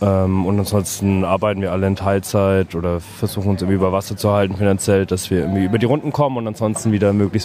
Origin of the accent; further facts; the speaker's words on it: Nuremberg, Bavaria, Germany; ich komme auch aus Nürnberg